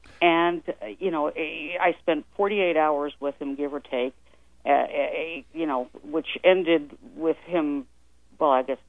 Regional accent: New York, United States; You know, growing up in New York in the 50s, you had to have a guy, and it was going to be Willie or Duke or the Mick.

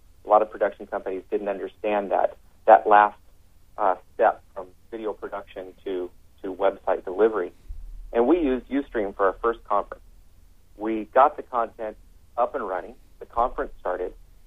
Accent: California, United States; I grew up in the Napa Valley

